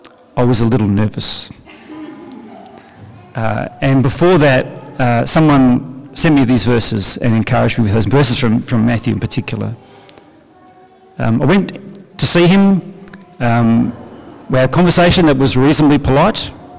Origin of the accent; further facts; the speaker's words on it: Adelaide, South Australia, Australia; I'm from Adelaide and I don't think I'm that polite.